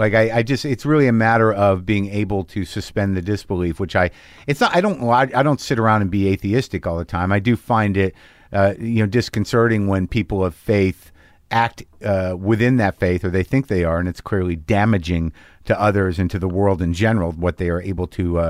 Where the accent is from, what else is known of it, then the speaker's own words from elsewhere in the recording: Albuquerque, New Mexico, United States; also born or lived in New Jersey / Alaska; I was born in Jersey and lived 2 years in Alaska. My dad was in the service. And then from third grade through high school, Albuquerque.